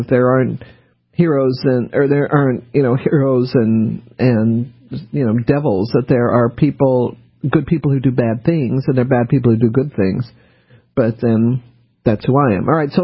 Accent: New Orleans, Louisiana, United States; born there; look, I'm a Southerner, right? I was born in New Orleans.

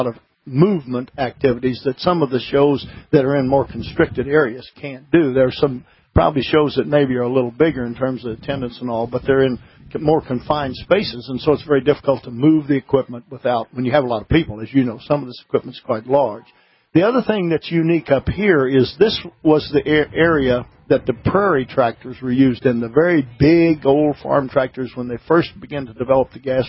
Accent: Columbia, Missouri, United States; I'm from Columbia, Missouri, so it's a 750-mile trip one way for me.

